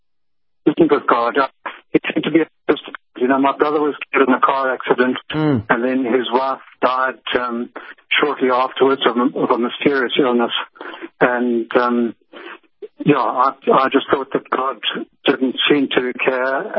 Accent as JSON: {"language": "English", "country": "Zimbabwe", "tie": "born or raised there", "also_born_or_lived": "South Africa", "said": "I actually grew up in Zimbabwe."}